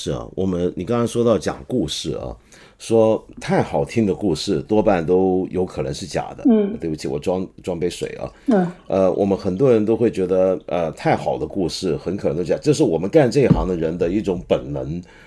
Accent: China

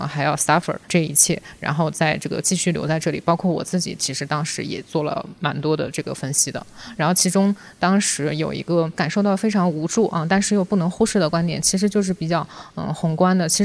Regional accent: Northeast China, China; accent: Northeastern Mandarin; 我可能也是我们东北话叫什么

